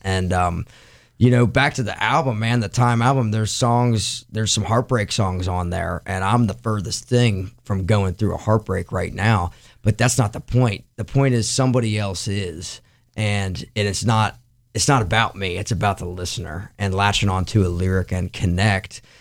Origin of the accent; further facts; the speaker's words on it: Pennsylvania, United States; now in Nashville, United States; No help, because we live right outside of Nashville, Tennessee. We're both from Pennsylvania originally, but have been in Nashville for a long time. So our families they're still up north.